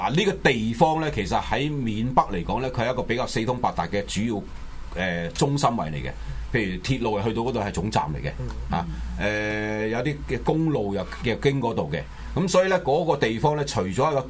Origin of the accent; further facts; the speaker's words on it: China; 喂，我哋作為中國人。即係我又大中華交上身啦